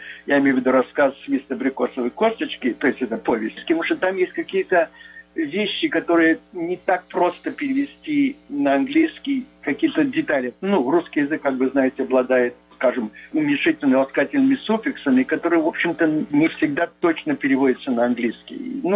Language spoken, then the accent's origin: Russian; Odesa, Odesa Oblast, Ukraine; Но поскольку я родился и вырос в Одессе, это как бы было частью настроение в Одессе.